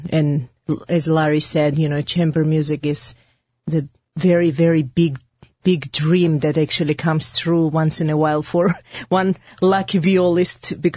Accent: Georgia; with my background, I grew up in Soviet Republic of Georgia, which fortunately right now is just Georgia.

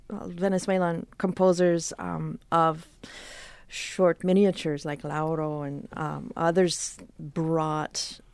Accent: Canada; I grew up in Canada

